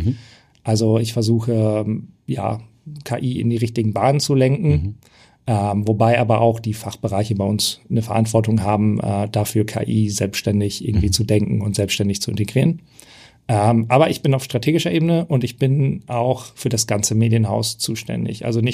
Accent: Lower Saxony, Germany; born there; Ich komme gebürtig zum Beispiel aus dem Emsland.

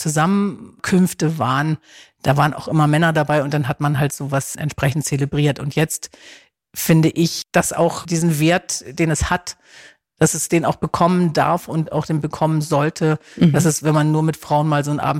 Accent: Germany; Und ich komme ja nun mal von dieser Nordseeinsel, auf der ich auch immer war und meine Eltern besucht habe

